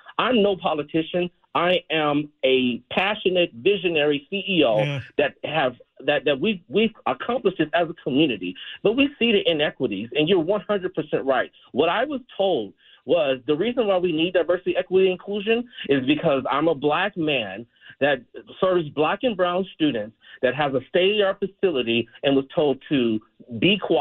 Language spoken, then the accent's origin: English; Los Angeles, California, United States; I'm from South LA. I was in and out of foster care.